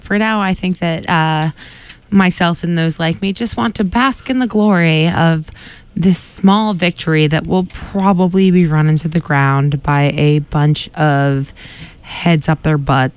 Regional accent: Quincy, United States; I grew up in Quincy, and I've had, I think I'm up to 10 friends who have died now from opioid overdoses.

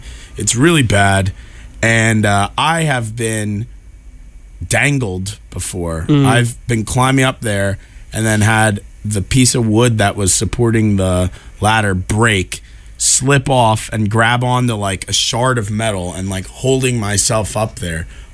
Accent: Philadelphia, Pennsylvania, United States; Canada, the Midwest, and Philly, my hometown.

